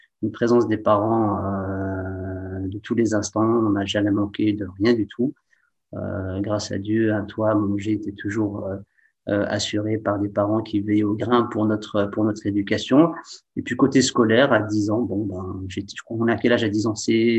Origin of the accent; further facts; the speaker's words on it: Saint-Étienne, Auvergne-Rhône-Alpes, France; born there; 41 ans. Je suis stéphanois de naissance. Hein. Je suis né à Saint-Étienne. Enfant de parents marocains de la région d'Agadir. Et je suis le troisième enfant d'une fratrie de 6